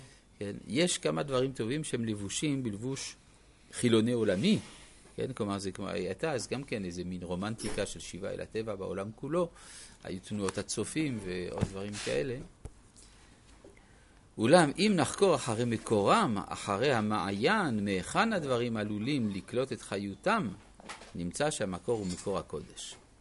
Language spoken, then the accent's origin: Hebrew; Griva, Latgale, Latvia; זוהי עיירה דובנש, הקרובה לדווינסק ולגריבה עיר מולדתי